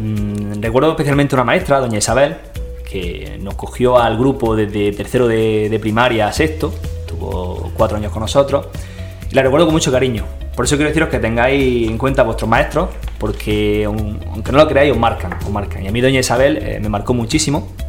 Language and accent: Spanish; El Ejido, Andalusia, Spain; yo nací en El Ejido. Yo soy criado y nacido en El Ejido, como se suele decir, y he vivido un tiempo en la Loma de la Mezquita y después toda mi vida ha sido en Ejido Norte. O sea, soy ejidense 100%.